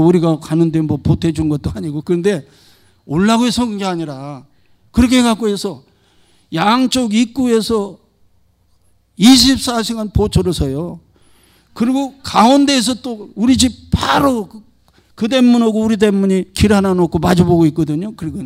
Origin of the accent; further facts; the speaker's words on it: Gajaeul, South Korea; 제가 가재울이라고 하는 동네에서 시골 동네가 어려서 컸는데